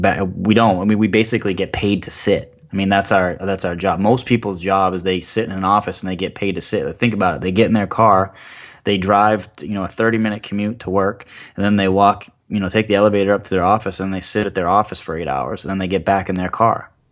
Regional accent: Maine, United States; now in Florida, United States; I'm in Florida most of the time, and then I'm originally from Maine.

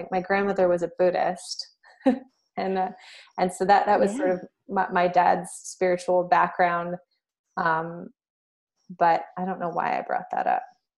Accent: United States; And yet I speak fluent French and I have all these French experiences. And so, you know, to just go, I'm American, it just doesn't totally, you know, it's just not totally true for me.

